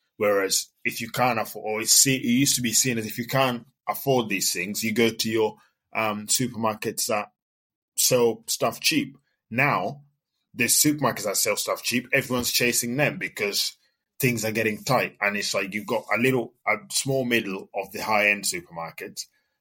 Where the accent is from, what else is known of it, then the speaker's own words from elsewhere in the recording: Kenya; So obviously growing up in Kenya